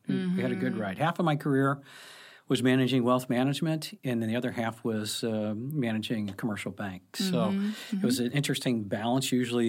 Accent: University City, Missouri, United States; I grew up in University City, a lot of big trees, but when we were probably 8, 9, 10 years old, we used to have those little bow and arrows, and we would go squirrel hunting with bow and arrows in University City

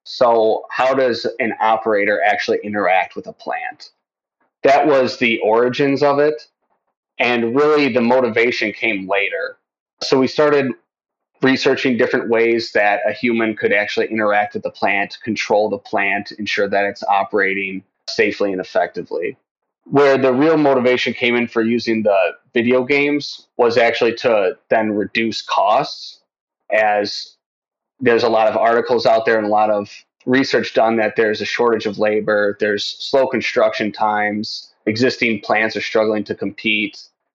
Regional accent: Racine, Wisconsin, United States; now in Chicago, United States; I was born and raised in Racine, Wisconsin, so I'm a stereotypical Wisconsinite, you know, brats, Packers, cheese.

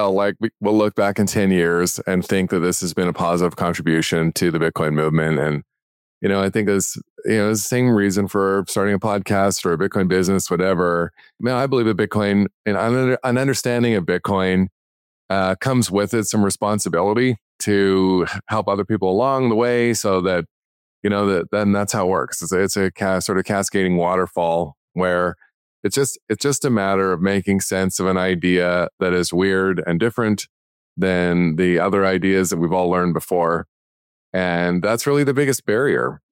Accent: Western Canada, Canada; it was always insane to me growing up in Western Canada that I could fly to London, England for the same price as it would be for me to take a trip to Quebec.

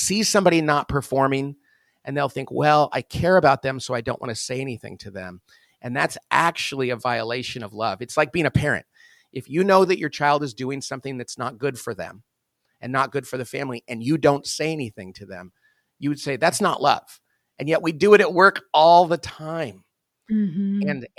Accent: Bakersfield, California, United States; So, as you know, I'm from Bakersfield, California, which is not necessarily the height of sophistication in the world.

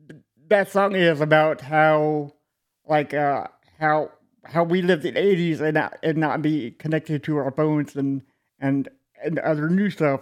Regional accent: Austin, Texas, United States; born there; I was born in Austin, Texas.

